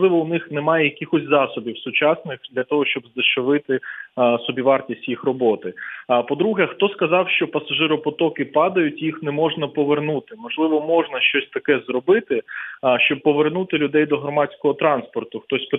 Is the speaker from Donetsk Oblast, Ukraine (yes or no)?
no; Kyiv, Ukraine; Знаєте, я киянин